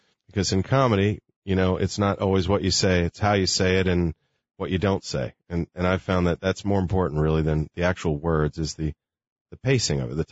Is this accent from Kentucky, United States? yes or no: no; Del Mar, California, United States; I grew up in Del Mar.